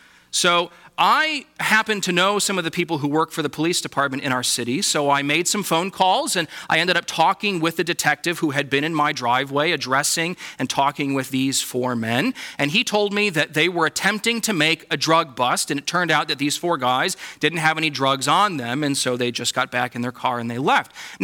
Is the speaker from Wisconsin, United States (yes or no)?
yes; Wisconsin, United States; I grew up here in Wisconsin, but now live in the state of Illinois.